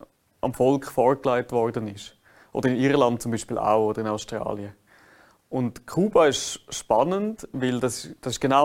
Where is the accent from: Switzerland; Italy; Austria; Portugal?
Switzerland; ich als Schweizer Bürger